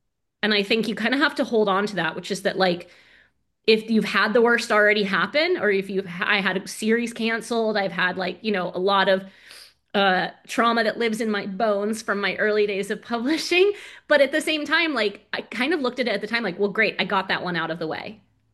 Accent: United States; now in Scotland, United Kingdom; I'm an American who lives in Scotland.

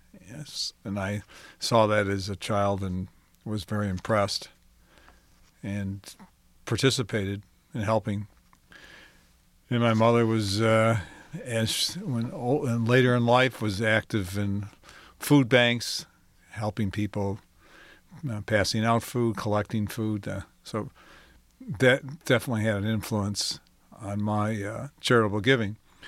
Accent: Detroit, Michigan, United States; So I had a pretty basic, normal life growing up in Detroit.

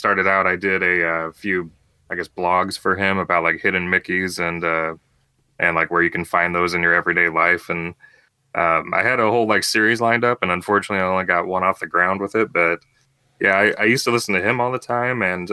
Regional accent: Illinois, United States; I am from Southern Illinois.

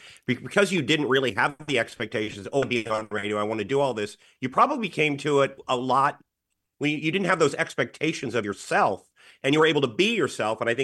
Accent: Quantico, Virginia, United States; I grew up near Quantico, Virginia, right outside of Washington, D.C. as well. So I know it well.

